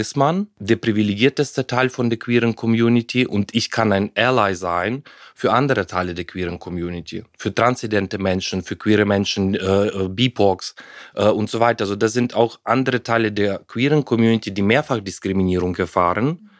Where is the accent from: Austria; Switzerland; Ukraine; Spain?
Ukraine; German is a second language; ich bin ja in der Ukraine aufgewachsen, damals noch in der Sowjetunion